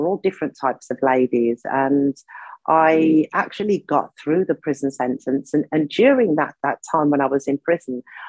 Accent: Birmingham, West Midlands, United Kingdom; when I came out of prison, I went back to my hometown, Birmingham, because I'd moved out of my hometown.

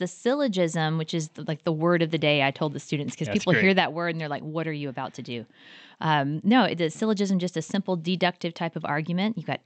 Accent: Georgia, United States; moved away as an adult; now in Colorado, United States; I live in the great state of Colorado right now, but I am a Georgia girl, born and bred in Georgia. We moved to Colorado about 5 years ago

